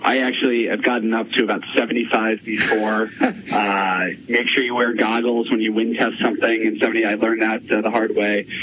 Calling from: New York City, New York, United States; And I'm calling from New York City and we had a nor'easter come through yesterday.

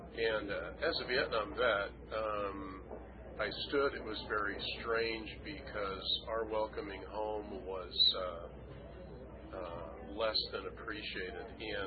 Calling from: Walterville, Oregon, United States; Oh, by the way, I'm calling from Walterville, Oregon.

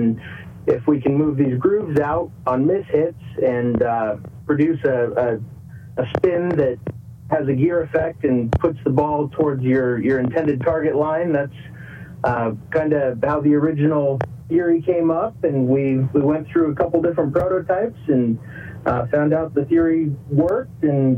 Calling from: Denver, Colorado, United States; I'm in Denver, Colorado.

